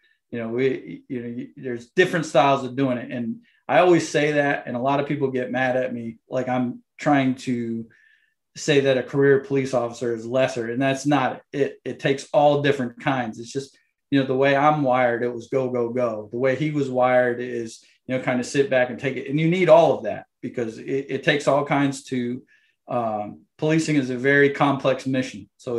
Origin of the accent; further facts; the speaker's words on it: Windsor, Connecticut, United States; also born or lived in Hartford; I am from Windsor, Connecticut. So I was born in Hartford, and I grew up in the town of Windsor, which was the first town established in Connecticut in 1633.